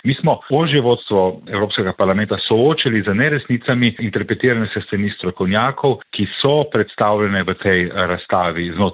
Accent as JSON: {"language": "Slovenian", "region": "Primorska", "country": "Slovenia", "said": "Iskreno kot Primorec z tolikšnimi vidnimi politiki v slovenski vladi bi pričakoval prav od Primorcev"}